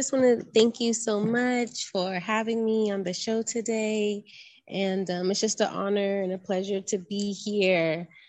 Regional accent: California, United States; moved away as an adult; also born or lived in Los Angeles / Oakland; now in Ghana; I was born in Los Angeles and grew up throughout California. I moved to Northern California, Oakland, Bay Area in 2009 for graduate school. And I was there until 2020, when I moved to Ghana.

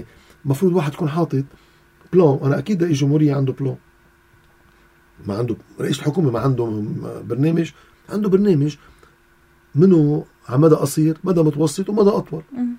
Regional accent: Lebanon; أنا كمواطن لبناني

